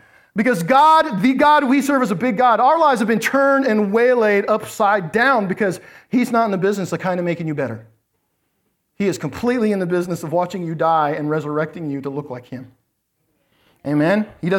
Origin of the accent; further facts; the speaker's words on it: United States; I'm not blessed because I'm American.